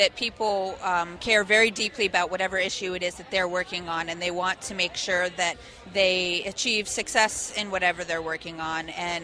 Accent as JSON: {"language": "English", "town": "Columbus", "region": "Ohio", "country": "United States", "said": "Yeah, I'm from Columbus, and we have an office here in Columbus"}